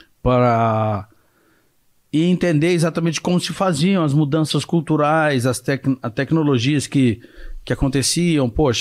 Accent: Minas Gerais, Brazil; eu como mineiro morria de inveja

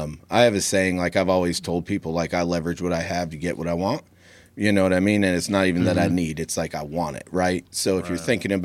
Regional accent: Connecticut, United States; now in St. Marys, United States; No, I'm from Connecticut originally. Mm-hmm. And then I moved out here in 91. But to St. Mary's.

